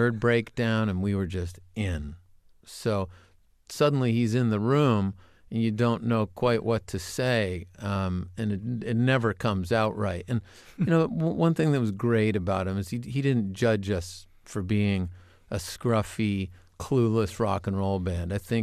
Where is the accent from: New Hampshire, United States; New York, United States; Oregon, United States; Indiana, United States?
New Hampshire, United States; I grew up in New Hampshire, and the radio station that we listened to is WBCN in Boston.